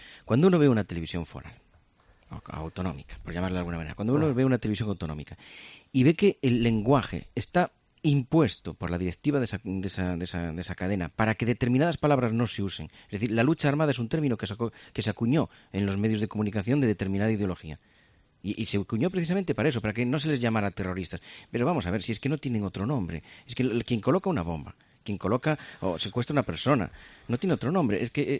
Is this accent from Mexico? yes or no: no; Galicia, Spain; yo soy gallego, soy dorense